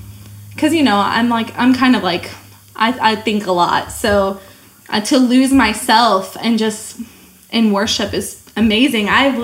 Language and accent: English; Iowa, United States; now in Joplin, United States; And I came here for school too. I'm from Iowa. My parents were pastors there.